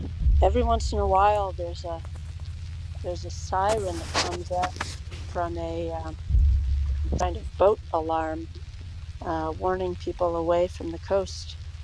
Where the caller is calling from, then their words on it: New England, United States; I'm calling in from a beach in New England.